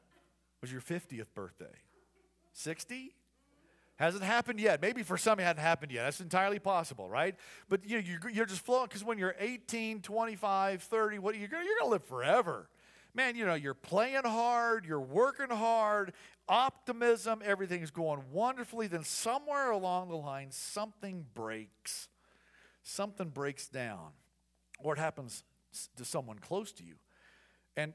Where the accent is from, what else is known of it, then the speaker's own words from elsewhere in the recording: Midwest, United States; growing up in the Midwest, right, playing baseball in the Midwest, I can still smell it.